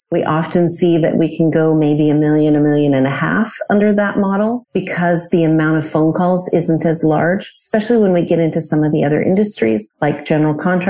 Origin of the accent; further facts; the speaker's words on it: Alaska, United States; now in Middleburg, United States; I grew up in Alaska.